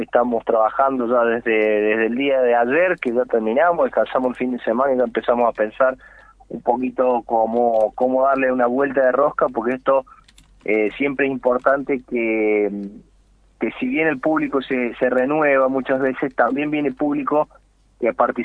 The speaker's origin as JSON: {"language": "Spanish", "country": "Argentina"}